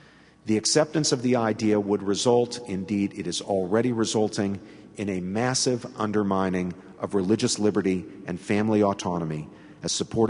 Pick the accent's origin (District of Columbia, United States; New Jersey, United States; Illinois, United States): New Jersey, United States; We had in my home state of New Jersey a Methodist institution which lost the tax-exempt status for a piece of its property.